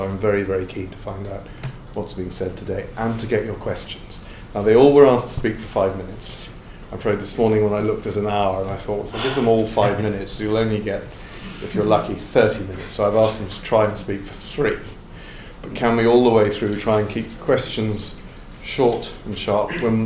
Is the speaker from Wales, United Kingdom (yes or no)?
no; Northern Ireland, United Kingdom; also born or lived in Scotland / England; But being Northern Irish, despite this voice, we're all thinking he doesn't sound Northern Irish. I was schooled over here. I sent to a Scottish prep school and then an English public school, then had to learn the Northern Irish system